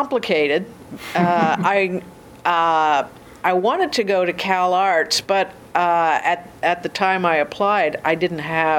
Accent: California, United States; I grew up here. I'm a Valley girl.

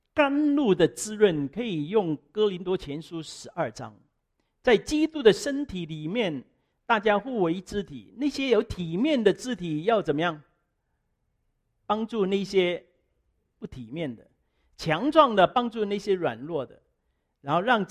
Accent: China; 我们中国人呢比较看面子

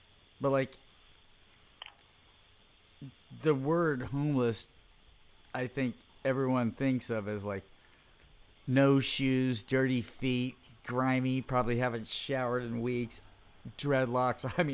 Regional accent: Coronado, California, United States; I mean, it's like I grew up in Coronado

